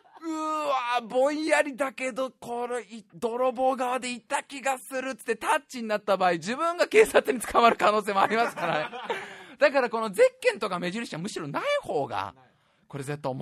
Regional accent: Saitama, Japan; 僕の地元の僕が生まれ育った駅の隣の駅、俺がもう僕がなんだ7歳か6歳ぐらいからよく行っていた航空公園っていうでっかい公園

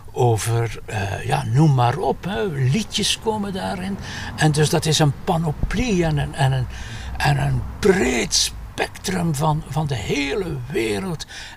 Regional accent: Oostakker, East Flanders, Belgium; Ja, ten eerste, ik ben van Oostakker en dus heb ik de Oostakkerse gedichten. Ik weet zelfs het huis waarin hij zat, kan daar zo naartoe gaan, waar hij dat geschreven heeft.

